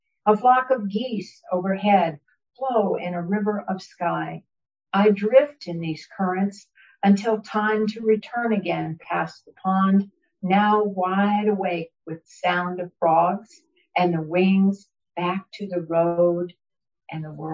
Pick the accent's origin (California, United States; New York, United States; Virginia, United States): Virginia, United States; Fredericksburg; No, I grew up in Virginia. I grew up in horse country in Virginia, Fredericksburg, Virginia. Very far from here.